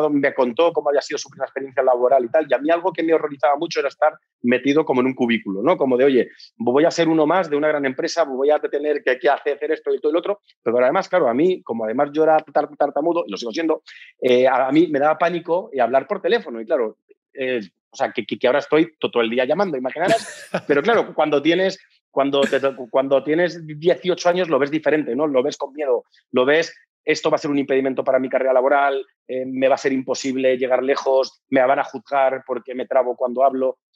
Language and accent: Spanish; Spain; moved away as an adult; now in Mexico; Soy español, pero llevo 10 años emprendiendo en México ya.